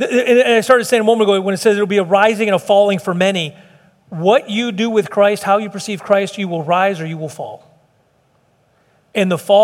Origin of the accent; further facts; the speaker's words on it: Chicago, Illinois, United States; now in Texas, United States; My grandfather, I told you we're from Chicago. I think some of you know he was in the Cicero in the 30s.